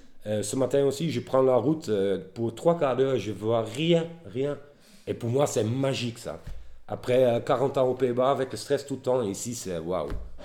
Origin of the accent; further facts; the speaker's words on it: Netherlands; moved away; Et ici, je retrouve la cohésion sociale, la vie sociale, comme quand j'étais jeune au Pays-Bas.